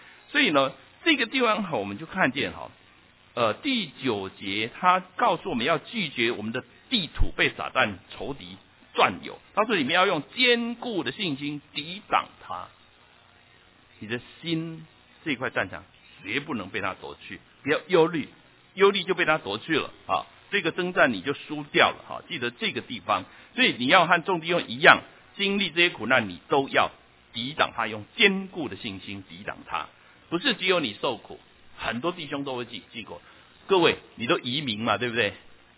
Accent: Taiwan; now in United States; 我从台湾来读神学院的时候呢

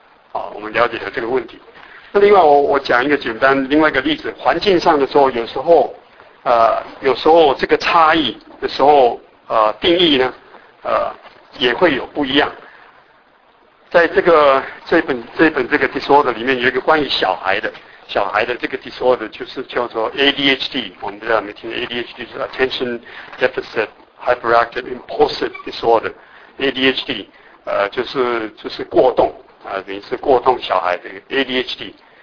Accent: Taiwan; now in United States; 到我是说我们台湾的，我从台湾来的哈

